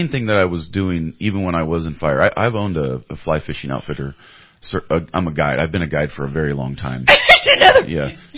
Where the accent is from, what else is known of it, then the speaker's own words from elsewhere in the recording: Cottonwood, California, United States; I'm third generation from Cottonwood.